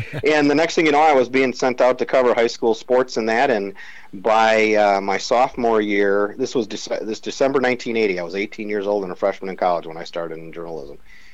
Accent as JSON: {"language": "English", "town": "Madison", "region": "Wisconsin", "country": "United States", "tie": "born or raised there", "said": "I grew up in Madison, went to high school here, I've lived here my whole life. So I just love the city."}